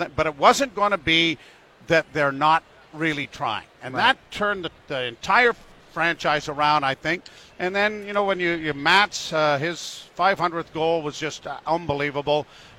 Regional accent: Sudbury, Ontario, Canada; also born or lived in Windsor; now in Toronto, Canada; people I grew up with in Sudbury, went to school with in Windsor

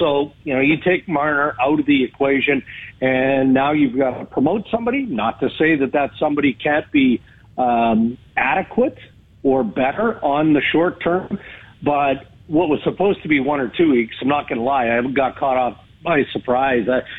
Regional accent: Langenburg, Saskatchewan, Canada; he and I grew up together in Langeberg, Saskatchewan

